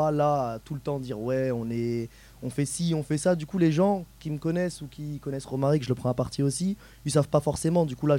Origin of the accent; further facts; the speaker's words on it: Madagascar; On vient de, bah moi personnellement, je viens de Madagascar.